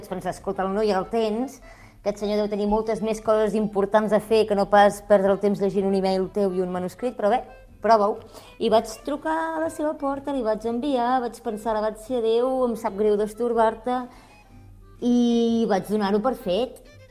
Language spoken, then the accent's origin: Catalan; La Garriga, Catalonia, Spain; born there; Jo vaig néixer a la Garriga i he viscut a molts llocs, però ara començo a empaltar-me aquí i a fer-hi arrels i m'hi sento molt d'aquí ara.